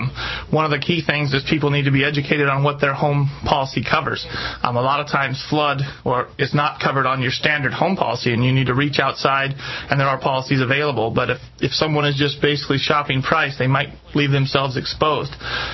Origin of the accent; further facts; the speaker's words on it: Finley, Washington, United States; born and raised in the Tri-Cities, grew up in a small community just outside called Finley. Went to high school there and graduated in 96.